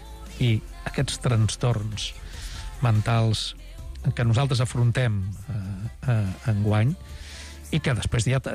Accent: Torre de Capdella, Catalonia, Spain; now in Sabadell, Spain; jo sóc de la Vall Fosca, jo sóc de Cabdella. Uh-huh. Encara que no es noti amb l'accent ara, però vaja, costa molt poc recuperar-lo. Allà es viu, aquí se sobreviu.

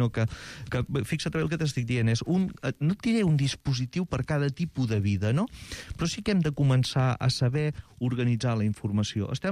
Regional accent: Catalonia, Spain; jo que sóc de l'Empordà

